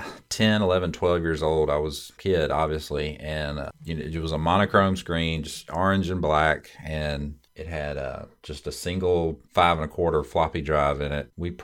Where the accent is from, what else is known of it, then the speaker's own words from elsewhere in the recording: the South, United States; And growing up in the South, when you're a kid, everything you do, if you do that was a bad thing, you get a whipping.